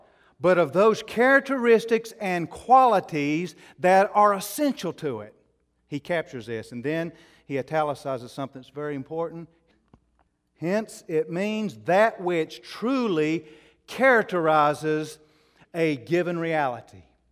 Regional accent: Asheville, North Carolina, United States; born there; I was born in Asheville in 1958. I grew up as a kid in a certain neighborhood with certain friends.

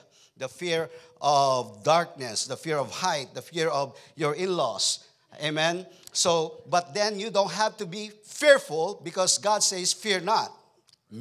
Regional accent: Texas, United States; I have my cowboy boots, so I'm from Texas.

